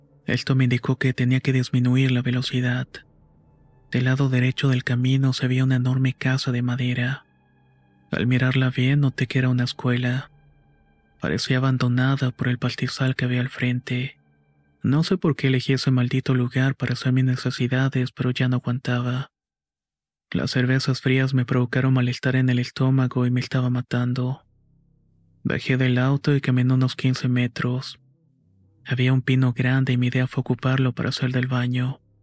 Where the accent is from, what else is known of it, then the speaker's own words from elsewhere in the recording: San Carlos, Ñuble, Chile; No lo había mencionado, pero soy de San Carlos, Ñuble.